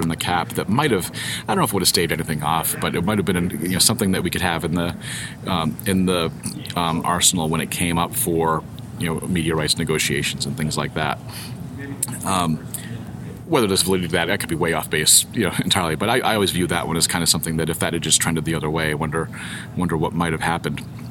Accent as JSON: {"language": "English", "region": "New England", "country": "United States", "tie": "born or raised there", "said": "I grew up in New England. I'm a lifelong New Englander, and that was always my dream job, to work at Harvard"}